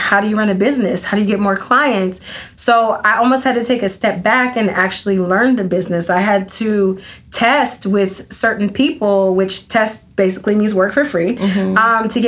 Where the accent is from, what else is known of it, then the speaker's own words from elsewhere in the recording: Atlanta, Georgia, United States; And so I moved from Athens to Atlanta, which I'm originally from, and got an apartment